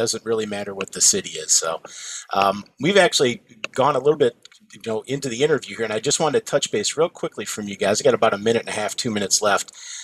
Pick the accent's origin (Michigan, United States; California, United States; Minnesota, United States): Michigan, United States; Detroit; I was born in the Detroit area, grew up in the Detroit area.